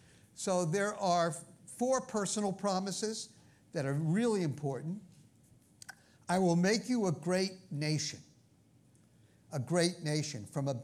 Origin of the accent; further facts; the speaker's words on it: Brooklyn, New York, United States; It's not terror, T-E-R-R-O-R, it's T-E-R-A-H, okay? I have an accent. I'm from Brooklyn, I have an accent.